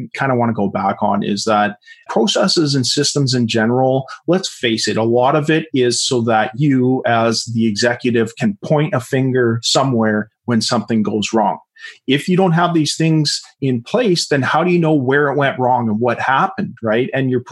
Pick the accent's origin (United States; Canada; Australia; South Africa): Canada; I'm sorry, I'm from Canada, .ca.